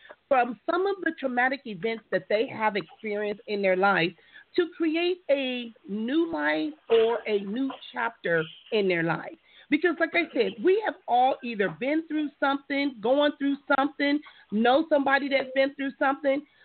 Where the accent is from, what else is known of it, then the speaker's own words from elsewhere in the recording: Compton, California, United States; I grew up with some Cooks when I grew up in Compton.